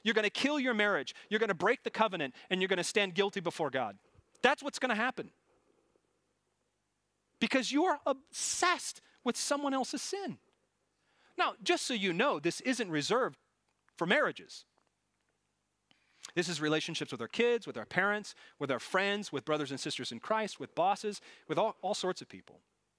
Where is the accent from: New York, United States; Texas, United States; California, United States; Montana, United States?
New York, United States; I'm just a complicated Italian. I grew up in New York.